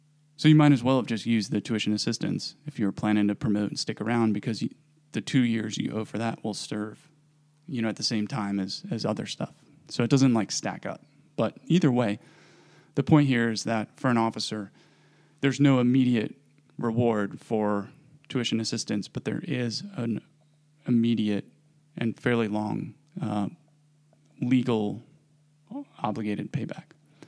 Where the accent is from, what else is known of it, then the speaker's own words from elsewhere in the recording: United States; we grew up in America where we kind of paint this picture of, like, it's not good enough to have a high school diploma